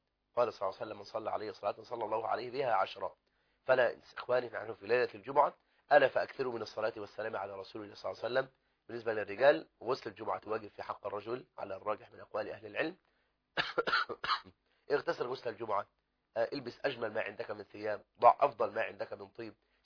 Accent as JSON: {"language": "Arabic", "country": "Egypt", "said": "في بلدنا مصر"}